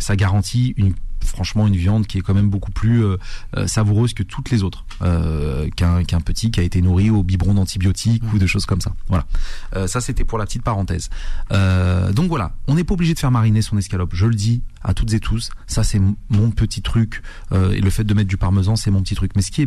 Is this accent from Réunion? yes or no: no; Kabylie, Algeria; Ça peut être du pain Harlem, comme on dit chez nous en Kabyle